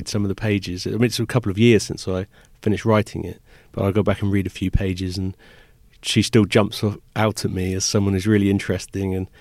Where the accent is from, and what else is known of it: England, United Kingdom